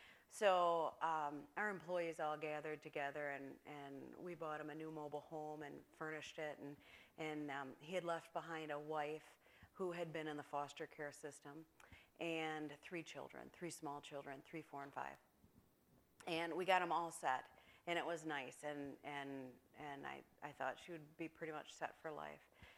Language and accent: English; Hamilton, Michigan, United States; I am from Hamilton.